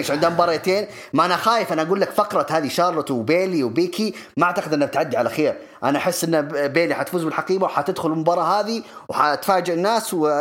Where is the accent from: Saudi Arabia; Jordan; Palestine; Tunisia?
Saudi Arabia; صرف عندنا في السعودية عادي